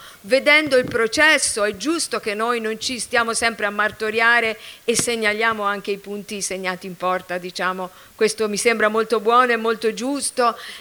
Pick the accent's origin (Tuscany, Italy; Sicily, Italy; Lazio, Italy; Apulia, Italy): Tuscany, Italy; io sono toscana quindi vivo alla metà